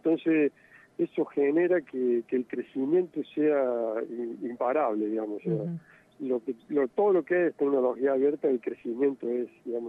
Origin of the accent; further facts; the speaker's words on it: Villa Mercedes, San Luis, Argentina; todos me han dicho que tengo tonada cordobesa, pero la verdad que no, yo soy acá oriundo de Villa Mercedes, donde está la Facultad de Ingeniería y donde trabajo, se ha nacido y criado acá